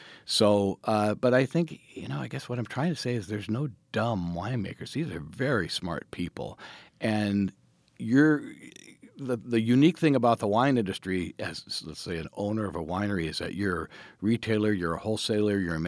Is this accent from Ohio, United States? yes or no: yes; Ohio, United States; What's interesting is all the way around the Great Lakes, in my home state of Ohio, Northeast Ohio, there's a ton of wineries.